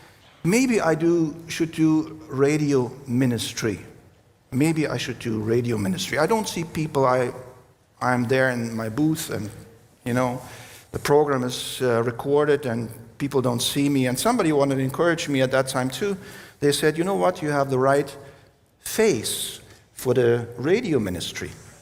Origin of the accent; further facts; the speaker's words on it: Russia; English is a second language; I was born and raised in Russia, and at that time it was called Soviet Union.